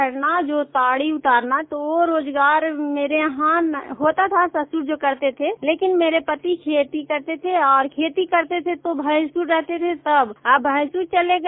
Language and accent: Hindi; Chero, Bihar, India; कोमल विकास सहायता समूह के सदस्य हूँ और चेरो मेरा गांव है